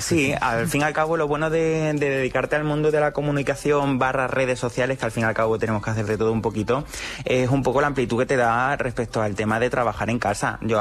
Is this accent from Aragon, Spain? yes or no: no; San Vicente de Alcántara, Extremadura, Spain; más o menos rayana de Cáceres, Badajoz, que es donde se encuentra San Vicente de Alcántara, que es mi pueblo.